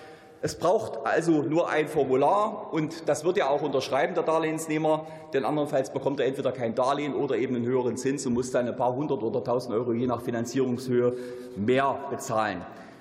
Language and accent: German; Thuringia, Germany; Ich komme ja aus Thüringen.